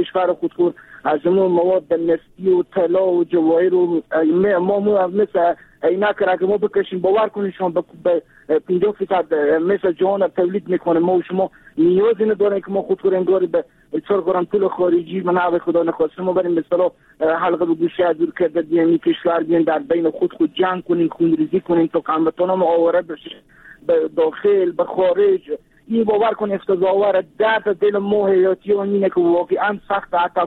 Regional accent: Afghanistan; ما هم افغانیم

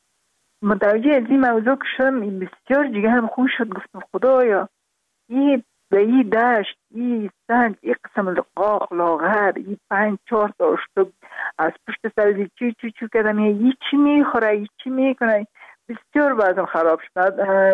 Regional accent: Kabul, Afghanistan; born there; also born or lived in Parwan; در خود شهر کابل به دنیا آمدیم، من از پروان هستم.

